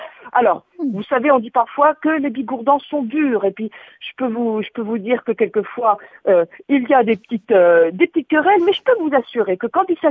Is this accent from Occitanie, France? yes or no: yes; Occitanie, France; chez nous en Bigorre, il y en a de la neige, il y en a en quantité sur nos montagnes